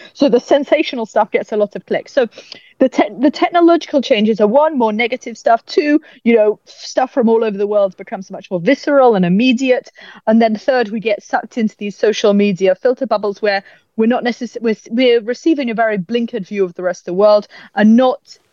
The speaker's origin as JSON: {"language": "English", "country": "United Kingdom", "said": "what we as British citizens can do to change the game."}